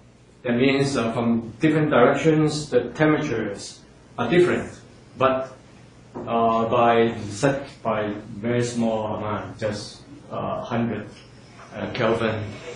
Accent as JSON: {"language": "English", "country": "Taiwan", "said": "Yeah, I'm original from Taiwan"}